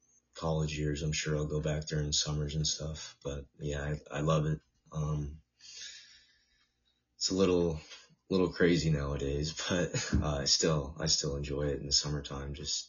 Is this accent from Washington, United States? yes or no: yes; Black Diamond, Washington, United States; Well, I'm from Black Diamond, Washington, which is about 45 minutes outside of Seattle.